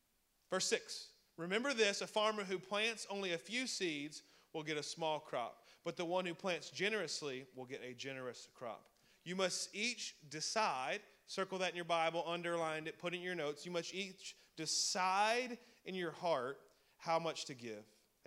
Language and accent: English; Alabama, United States; I'm from Alabama. We're about the last on every education list, so I'm not brilliant.